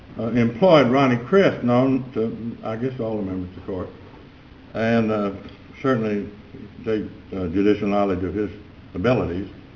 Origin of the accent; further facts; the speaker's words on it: Alpine, Texas, United States; First, next time I'm going to announce that I'm from Alpine, Texas, so I won't wear this court out to be the last to argue either.